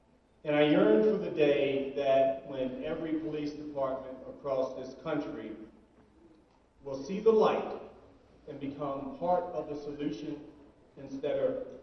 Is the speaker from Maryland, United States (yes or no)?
yes; Baltimore, Maryland, United States; just like Paul McNeil Exchange, like my hometown of Baltimore.